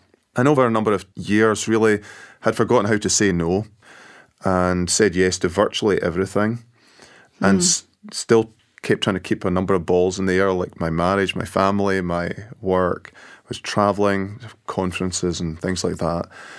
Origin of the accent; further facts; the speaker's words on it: Scotland, United Kingdom; now in Grand Rapids, United States; no, originally from Scotland.